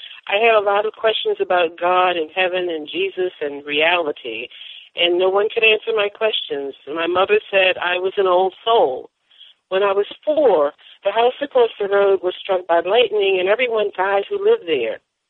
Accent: Severn, Maryland, United States; born there; I was born in Severn, Maryland, on a small farmette. I am the youngest of seven siblings, five brothers and one sister.

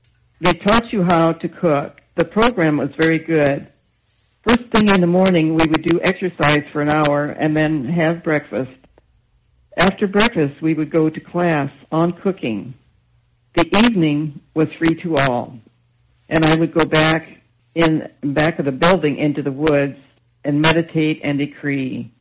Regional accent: New Haven, Indiana, United States; I'm from New Haven, Indiana.

